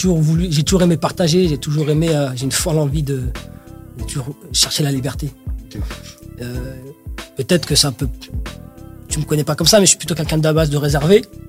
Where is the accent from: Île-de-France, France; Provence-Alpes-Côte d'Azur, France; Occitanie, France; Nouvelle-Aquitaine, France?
Île-de-France, France; Les Ulis; Parce que je viens des Ulysses, ouais, effectivement.